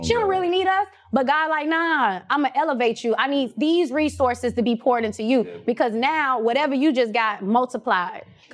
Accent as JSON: {"language": "English", "town": "Miami", "region": "Florida", "country": "United States", "said": "I'm from Miami."}